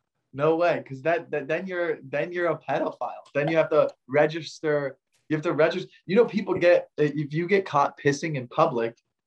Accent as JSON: {"language": "English", "region": "Florida", "country": "United States", "tie": "born or raised there", "said": "I just didn't think it was realistic growing up in Florida."}